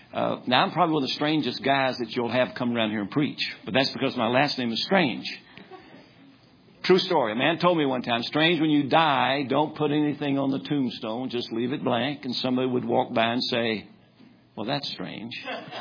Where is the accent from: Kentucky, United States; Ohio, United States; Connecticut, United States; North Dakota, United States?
Kentucky, United States; Now, I'm from Kentucky.